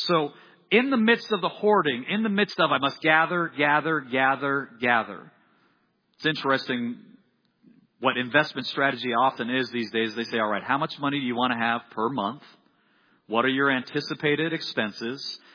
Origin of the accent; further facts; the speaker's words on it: Iowa, United States; I'm from Iowa. If it's a tornado, we're getting in the basement.